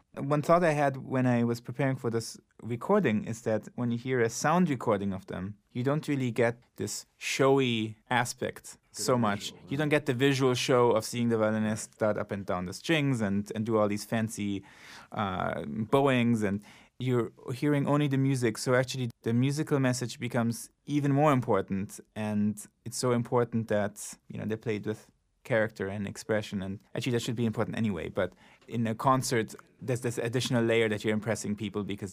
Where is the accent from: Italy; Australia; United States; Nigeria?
Italy; I grew up in Italy